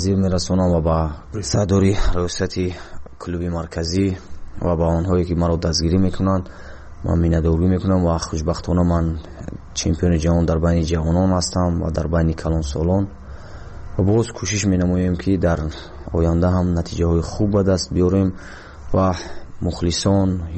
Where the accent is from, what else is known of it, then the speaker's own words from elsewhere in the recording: Vanj, Gorno-Badakhshan, Tajikistan; من 1 ژانویه 1993 در ناحیه ونج ولایت قطار کوهستانی بدخشان در جماعت دیهات محمد لابلویف به دنیا آمدم